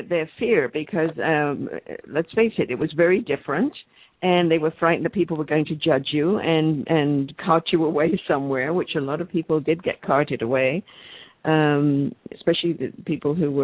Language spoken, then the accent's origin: English; England, United Kingdom; I grew up in England